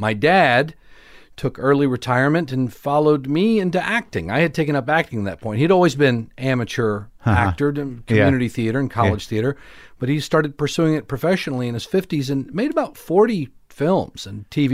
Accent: Durant, Oklahoma, United States; also born or lived in Tulsa; I was born in Tulsa and grew up in Durant, Oklahoma, a small town in southeastern Oklahoma.

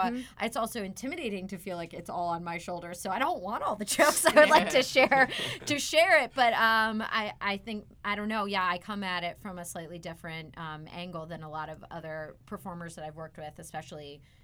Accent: Pittsburgh, Pennsylvania, United States; I was very lucky growing up in Pittsburgh that I basically got to work nonstop as a kid.

